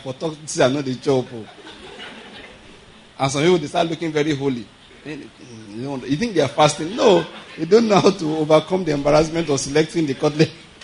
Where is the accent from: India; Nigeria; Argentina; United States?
Nigeria; I said, good afternoon. I'm from Nigeria. I'm visiting for just 1 month.